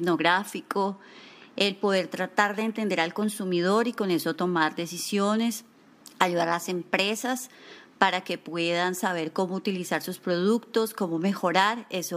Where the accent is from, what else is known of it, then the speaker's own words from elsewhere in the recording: Colombia; Soy de Colombia, pero de otra ciudad